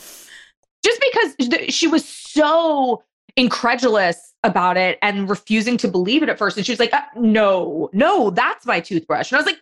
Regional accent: Los Angeles, California, United States; In fact, I personally, I grew up in Los Angeles. Like, you can't be on time. There's traffic.

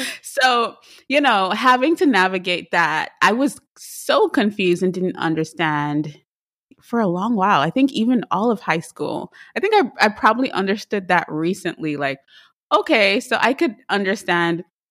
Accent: Trinidad & Tobago; I am from Trinidad and Tobago.

